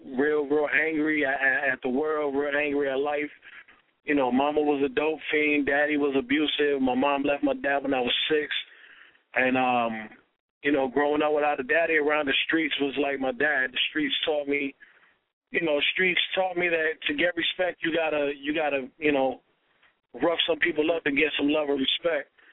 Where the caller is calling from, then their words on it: Tampa, Florida, United States; I'm calling in from Tampa, Florida.